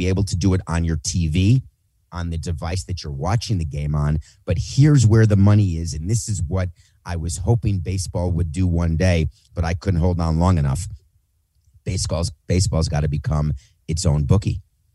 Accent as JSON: {"language": "English", "region": "New York", "country": "United States", "said": "I moved as a New Yorker to Florida. I'd been working in Montreal. I didn't know anything about Florida."}